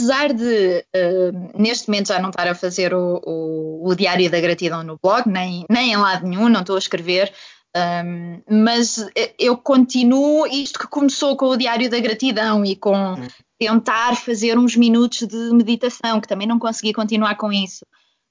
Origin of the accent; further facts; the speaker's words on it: Leiria, Portugal; moved away as an adult; Leiria, apesar de eu andar aqui a caminhar um bocadinho pelo país todo, acho que agora fica a faltar Algarve. Morei em Leiria até ir estudar para Lisboa